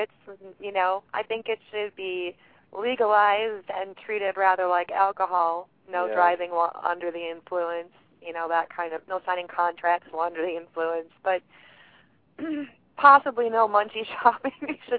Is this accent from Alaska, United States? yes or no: no; Milwaukee, Wisconsin, United States; I was originally from Milwaukee area in Wisconsin. There was some gang activity there further into the city than where I lived